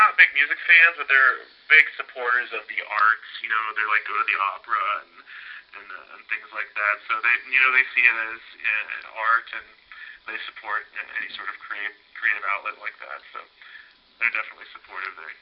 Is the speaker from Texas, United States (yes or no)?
yes; Austin, Texas, United States; I grew up in Austin, Texas, born and raised. Spent the first 22 years of my life there.